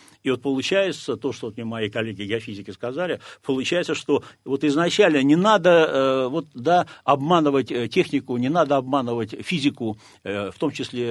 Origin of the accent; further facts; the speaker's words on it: Saint Petersburg, Russia; А вот я петербуржец, мне стыдно. Да, я никакого там не принимал участия, да, но мне стыдно, что в нашем родном городе